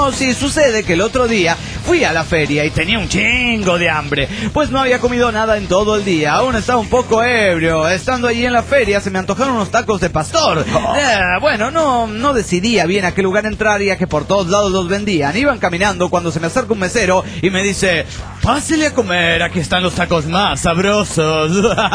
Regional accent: Juliaca, Puno, Peru; Hola amigos, ¿cómo están? Soy el muerto de Juliaca, Perú.

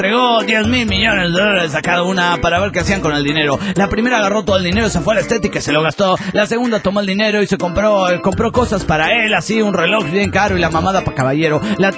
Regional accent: Morelia, Michoacán, Mexico; de Morelia, Michoacán, México.

